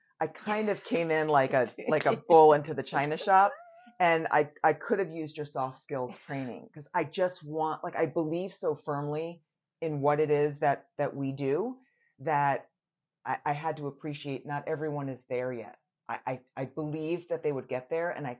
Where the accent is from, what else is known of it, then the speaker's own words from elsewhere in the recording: New York, United States; I grew up in New York, so maybe.